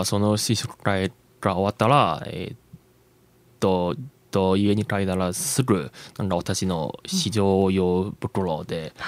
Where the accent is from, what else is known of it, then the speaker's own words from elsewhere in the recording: Beijing, China; Japanese is a second language; 私出身は中国北京なので、北京はなんか1000年以上の歴史が持っている 首都なので